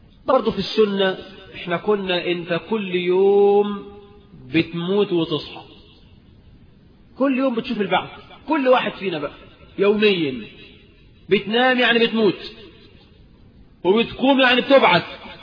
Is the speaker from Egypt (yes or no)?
yes; Egypt; عندنا في مصر، احنا اللي اخترعناها.